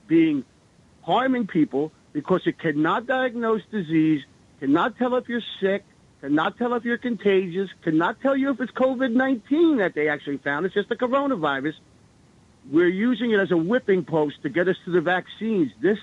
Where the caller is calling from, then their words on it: New Jersey, United States; from New Jersey. How are you?